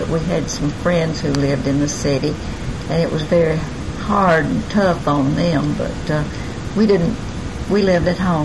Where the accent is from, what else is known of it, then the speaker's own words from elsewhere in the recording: Alabama, United States; I was born in Blount County, August 17th, 1915.